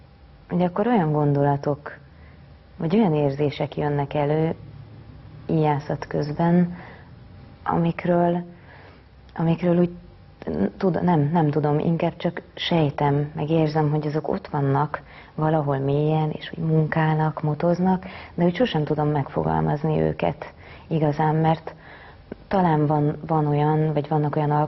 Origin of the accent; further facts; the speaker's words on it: Szentes, Csongrád-Csanád, Hungary; moved away as an adult; also born or lived in Eger / Szombathely; now in Budapest, Hungary; tulajdonképpen 18 éves korom óta nem élek otthon Szentesen, de mindig is Szentes volt az igazi otthon.